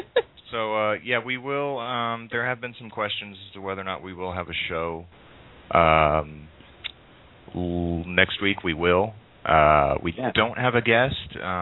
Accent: Chicago, Illinois, United States; But I don't really, because I'm from Chicago.

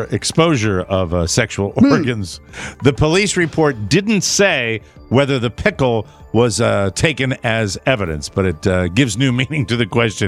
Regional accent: Oldsmar, Florida, United States; On Sunday afternoon in my home state, Oldsmar, Florida, the location, they got a call about a suspicious guy

